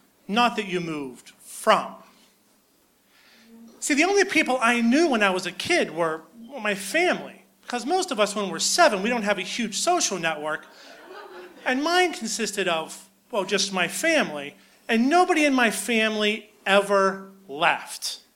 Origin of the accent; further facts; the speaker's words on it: Pittsburgh, Pennsylvania, United States; But growing up in Pittsburgh also gave me a little bit of an unrealistic expectation about life.